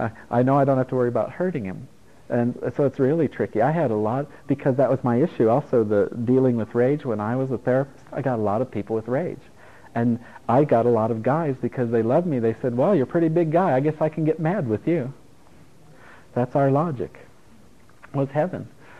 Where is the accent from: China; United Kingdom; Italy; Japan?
Italy; now in United States; and I grew up in Italy, yeah.